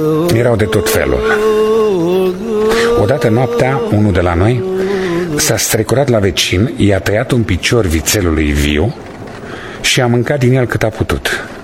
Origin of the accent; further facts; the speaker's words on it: Văleni, Moldova; din Văleni, Vulcănești, și lucrul ăsta îl cunosc foarte bine.